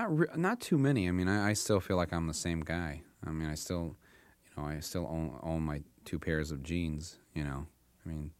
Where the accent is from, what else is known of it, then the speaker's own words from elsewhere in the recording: Flint, Michigan, United States; I grew up in Flint, Michigan, the hometown of General Motors